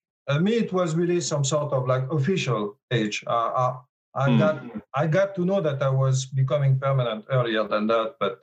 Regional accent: Paris, Île-de-France, France; also born or lived in Grenoble / Sydney; so I did my PhD in Grenoble in France. And I'm originally from Paris, so I studied in Paris.

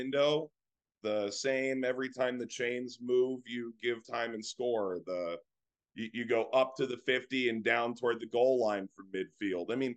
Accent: Cleveland, Ohio, United States; I grew up in Cleveland, so I grew up in the LeBron James era.

